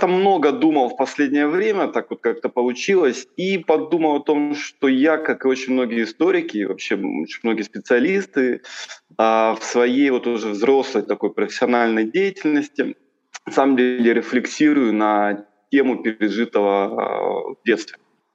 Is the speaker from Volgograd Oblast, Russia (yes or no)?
no; Primorsky Krai, Russia; Я родился в Приморском крае, жил на границе с Китаем.